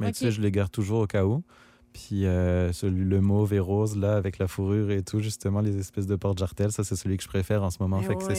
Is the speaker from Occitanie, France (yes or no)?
no; Grand Est, France; dans le fond, c'est un clin d'œil à ma région natale. Je viens de la région du Champagne.